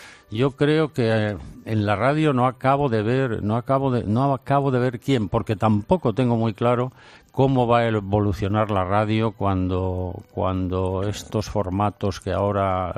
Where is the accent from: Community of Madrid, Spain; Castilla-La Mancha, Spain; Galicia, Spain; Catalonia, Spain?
Community of Madrid, Spain; Valdemoro; estaba más en Valdemoro que en Pinto, porque como casi todo el mundo sabe, nací en Valdemoro.